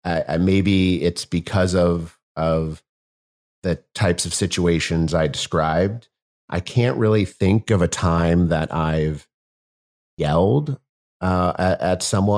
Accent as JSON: {"language": "English", "town": "St. Louis", "region": "Missouri", "country": "United States", "tie": "born or raised there", "said": "And he came to St. Louis, my hometown, for the holidays one year."}